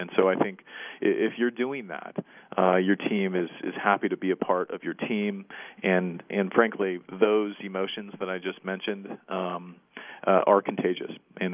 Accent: California, United States; now in San Antonio, United States; I am based here in San Antonio. I'm originally from California. We've been here about seven years or so

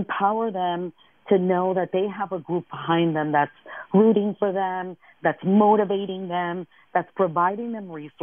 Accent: New York City, New York, United States; It's also, I come originally from New York City.

